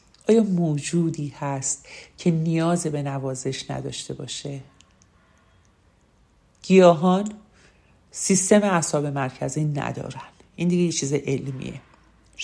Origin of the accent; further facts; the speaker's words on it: Iran; خوشبختانه ما ایرانی هستیم